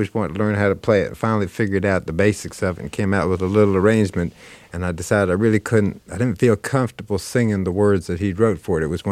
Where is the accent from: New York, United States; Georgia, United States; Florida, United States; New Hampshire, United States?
New York, United States; New York City; I mean, I grew up in New York City. I was lucky to escape, actually.